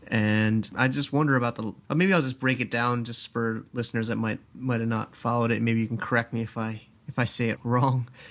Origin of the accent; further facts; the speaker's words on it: United States; now in China; Yeah, I don't, well, I mean, as a American here, I don't think I could ever borrow money in China.